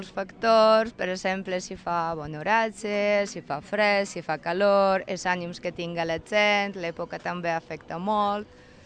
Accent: Sueca, Valencian Community, Spain; Sí, som de Sueca a València, de les Albuferes de València

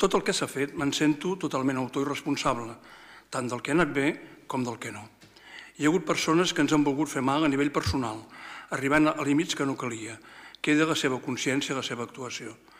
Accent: L'Espluga de Francolí, Catalonia, Spain; haver estat el 8è alcalde de la democràcia del meu poble, del nostre poble, l'Espluga

